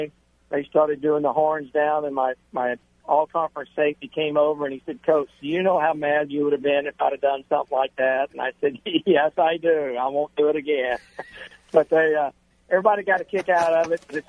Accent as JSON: {"language": "English", "region": "Mississippi", "country": "United States", "tie": "born or raised there", "said": "I grew up down in Mississippi in the SEC, so it is big and special for our family."}